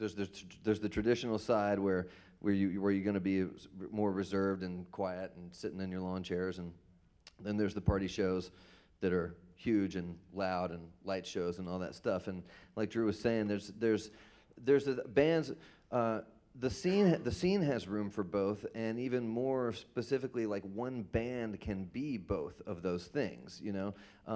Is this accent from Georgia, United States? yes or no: yes; Georgia, United States; I grew up in Georgia, in North Georgia, and around bluegrass music, but I didn't have music in my family, and I didn't grow up playing that music.